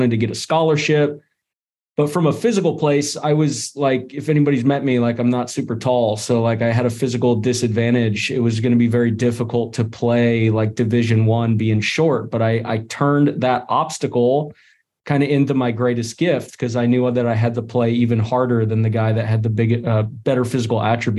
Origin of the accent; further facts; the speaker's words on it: California, United States; moved away; Like, I moved out to freaking Illinois from California. Like, what am I doing in the Midwest from beautiful California?